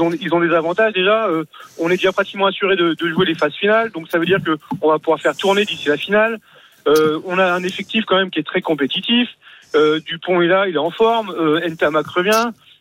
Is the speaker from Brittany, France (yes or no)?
yes; Brittany, France; on a un dicton chez nous en Bretagne